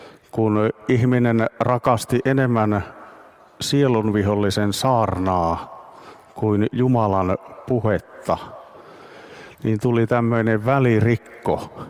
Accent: Nurmo, South Ostrobothnia, Finland; Nurmon kirkossa, missä olen sieltä Seinäjoelta kotoisin

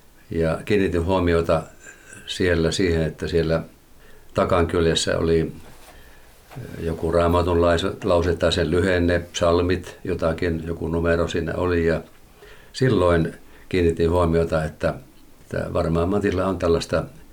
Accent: Tohmajärvi, North Karelia, Finland; Minä olen Tohmajärveltä kotoisin ja menin lukioon 70-luvun alussa

